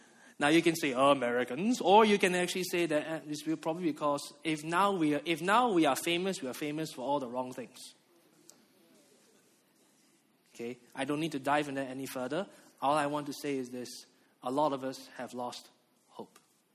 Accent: Malaysia; I said, I'm from Malaysia.

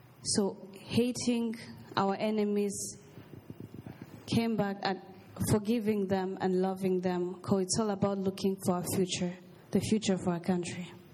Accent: Rwanda; I'm from Rwanda. As you said, our country experienced a genocide in 1994.

